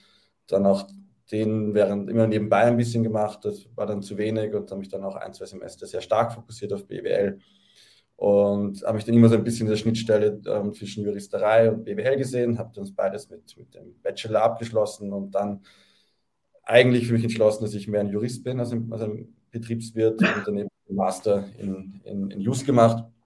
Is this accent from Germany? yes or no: no; Vienna, Austria; Also ich habe in Wien studiert, also ich komme auch ursprünglich aus Wien, habe dann sehr lange auch überlegt, ins Ausland zu gehen fürs Studium, habe mich aber dann doch dazu entschlossen, in Wien zu bleiben